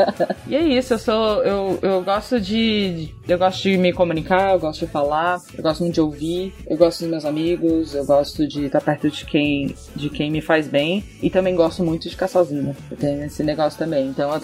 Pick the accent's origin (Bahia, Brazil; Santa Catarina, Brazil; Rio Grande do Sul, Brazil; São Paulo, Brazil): Santa Catarina, Brazil; Florianópolis; Eu sou catarinense, morei a vida toda praticamente em Santa Catarina, mais especificamente em Florianópolis. Estudei, né? Vivi toda a vida jovem lá.